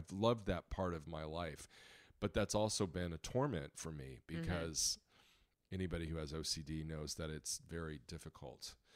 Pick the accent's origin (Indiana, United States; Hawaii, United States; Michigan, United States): Indiana, United States; You know, I grew up in Indiana. Literally in the backyard was a cornfield and a church.